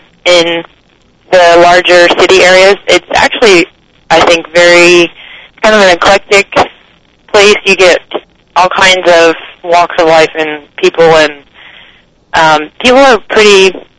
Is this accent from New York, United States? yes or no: no; Roanoke, Virginia, United States; I was born and raised in Virginia. Roanoke, Virginia is kind of in the southwest part in the mountains.